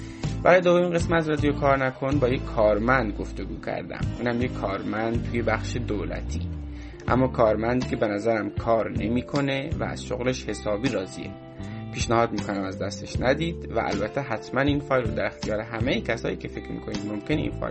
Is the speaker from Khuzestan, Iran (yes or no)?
yes; Ahvaz, Khuzestan, Iran; من هم متولد اهوازم، هم تحصیلات مدرسه و دیپلم اونجا بودم و خانوادم کلا اونجا هستم.